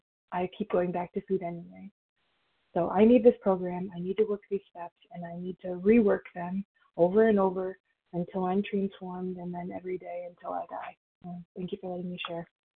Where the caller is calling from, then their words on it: Michigan, United States; I'm calling from Michigan.